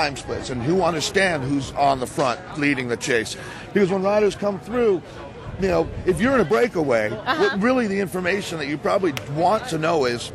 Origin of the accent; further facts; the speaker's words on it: Boulder, Colorado, United States; I grew up in Boulder, Colorado, and so my folks got divorced